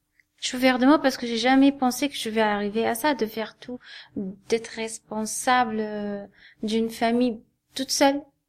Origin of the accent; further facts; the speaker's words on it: Qatar; moved away as an adult; now in France; Moi, parce que je suis née au Qatar et j'étais élevée là-bas, j'ai vécu ma vie là-bas jusqu'à 21 ans.